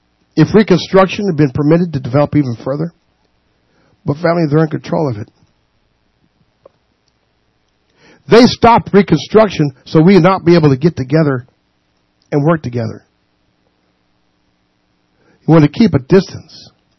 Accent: West Jefferson, North Carolina, United States; it has the real original name of a mountain in in West Jefferson, North Carolina, as my hometown. West Jefferson, North Carolina.

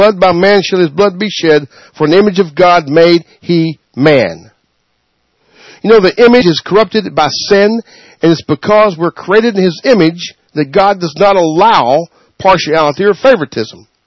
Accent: West Jefferson, North Carolina, United States; also born or lived in Mount Airy; I was born in a small town called West Jefferson, North Carolina. That's my hometown. 1960s, we're so secluded that when they had the big snow in 63, they had to helicopter food into the town.

